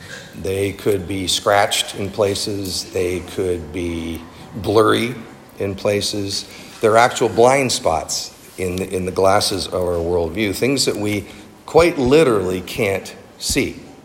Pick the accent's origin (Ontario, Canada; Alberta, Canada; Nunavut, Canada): Ontario, Canada; Toronto; I grew up in Toronto, and when I was in driver ed, they taught us to have one foot on the gas and the other one on the horn, right?